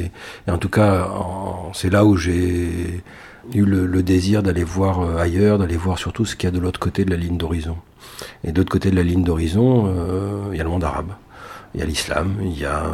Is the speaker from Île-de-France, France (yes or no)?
no; Cannes, Provence-Alpes-Côte d'Azur, France; Je viens de Cannes, donc pas très loin de Marseille, où j'y ai vécu 17 ans.